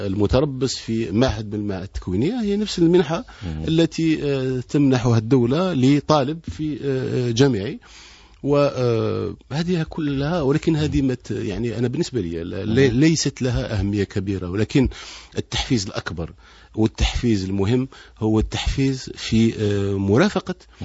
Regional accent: Algeria; وفي قلب أي تحدي يجب علينا أن نرفعه كجزائريين

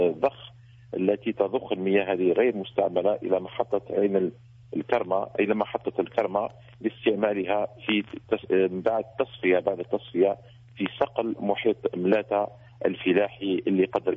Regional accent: Algeria; بلدنا الجزائر

